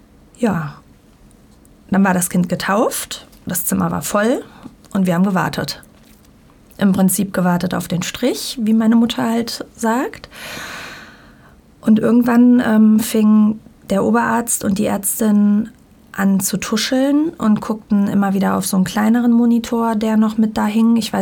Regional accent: Bonn, North Rhine-Westphalia, Germany; Wir kommen aus Bonn.

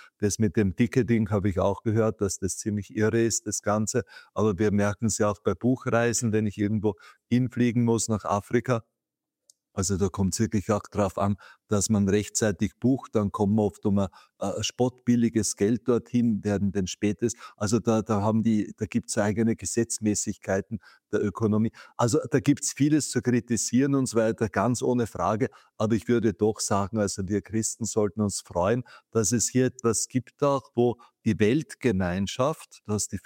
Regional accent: Austria; zum Beispiel bei uns in Österreich insgesamt auch, dass wir nach vielen, vielen Jahren es wieder geschafft haben, uns für eine Weltmeisterschaft zu qualifizieren.

